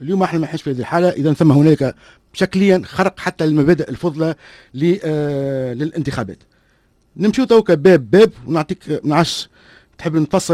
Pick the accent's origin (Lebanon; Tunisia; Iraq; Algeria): Tunisia; انت تونسي وانا تونسي، انت عايش في الخارج وانا عايش في تونس